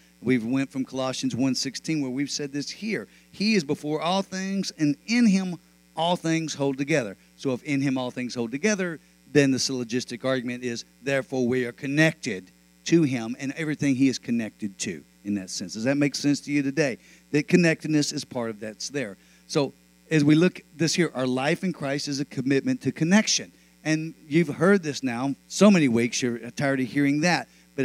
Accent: the South, United States; And the growing up in the South where we really took a personal, intimate relationship with Jesus

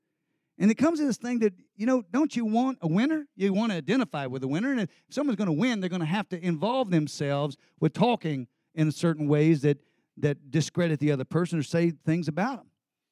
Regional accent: Texas, United States; you got to understand a little bit of my background in the sense as I grew up here in Texas.

